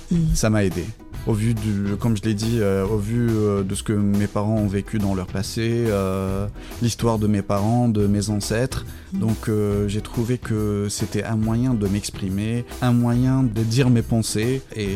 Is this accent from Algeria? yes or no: yes; Tizi Ouzou, Tizi Ouzou Province, Algeria; Donc je suis né à Tizi Ouzou, j'ai grandi là-bas. C'était une enfance ordinaire comme tout enfant d'Algérie. J'ai grandi dans une famille palestinienne qui parle le dialecte palestinien à la maison.